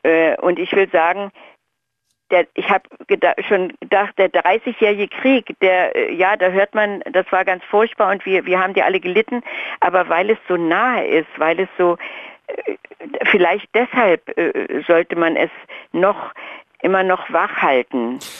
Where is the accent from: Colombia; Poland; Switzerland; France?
Poland; Wrocław, Lower Silesian Voivodeship; moved away; Wir waren als Flüchtlinge, ich komme aus Schlesien, aus Breslau, mit meiner Mutter und meinen Geschwistern in Altenberg gelandet, im Erzgebirge.